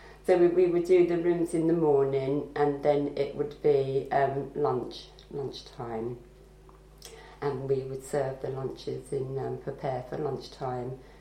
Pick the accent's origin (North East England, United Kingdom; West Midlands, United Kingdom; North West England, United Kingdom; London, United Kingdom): London, United Kingdom; Westminster; I was born in Westminster, and I've lived here all my life. My parents were also born in Westminster